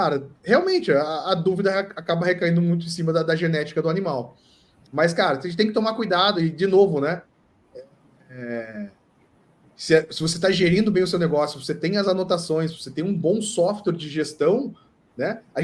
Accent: Castro, Paraná, Brazil; principalmente aqui na região de Castro, de onde eu sou

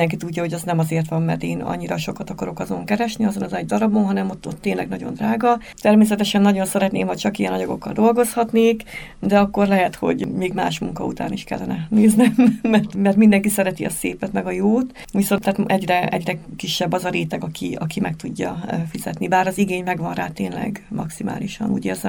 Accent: Debrecen, Hajdú-Bihar, Hungary; az elején mindenki csodálkozott, hogy debreceni vagyok. Mindenki azt hitt, hogy Pest.

